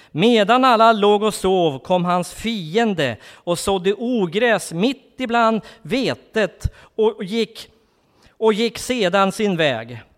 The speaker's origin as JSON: {"language": "Swedish", "town": "Undrom", "region": "Västernorrland County", "country": "Sweden", "said": "Uppe i Undrom, där jag kommer ifrån, och jag tror att det också på samma sätt här i den här kommunen, i Kramfors kommun."}